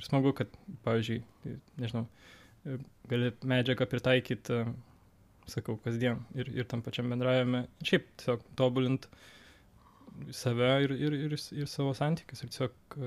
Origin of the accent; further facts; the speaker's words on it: Vilnius, Vilnius County, Lithuania; Aš iš Vilniaus.